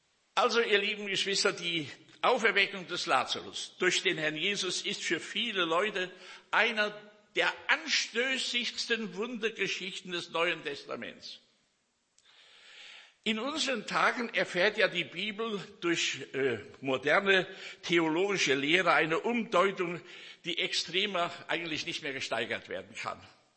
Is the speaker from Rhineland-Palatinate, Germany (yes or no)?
yes; Herdorf, Rhineland-Palatinate, Germany; ich komme aus Herdorf, Stutthütten, aus der Kirchengemeinde und bin eigentlich in der landeskirchlichen Gemeinschaft groß geworden.